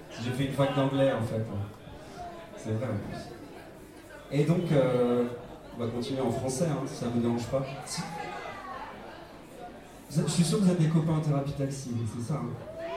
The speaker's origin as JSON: {"language": "French", "town": "Strasbourg", "region": "Grand Est", "country": "France", "said": "Parce que nous on vient de Strasbourg."}